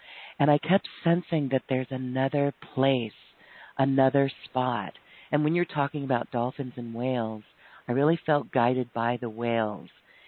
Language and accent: English; Boulder, Colorado, United States; in my hometown, I literally was at the place where I arrived in Boulder when I was 9 months old.